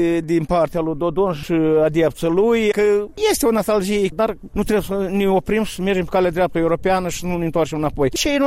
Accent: Moldova; suntem în Moldova românească.

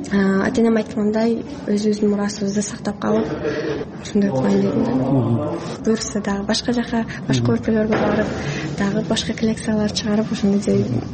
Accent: Bishkek, Kyrgyzstan; Бишкек шаарында төрөлүп өскөн үчүн орус мектепте окугам, аздагы славянскийде окуп, ошо мен чеберим баары орусча.

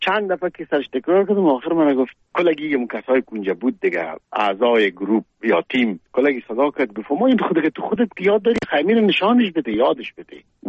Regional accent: Kabul, Afghanistan; moved away; من در کابل به دنیا آمدیم، در چهاردی کابل.

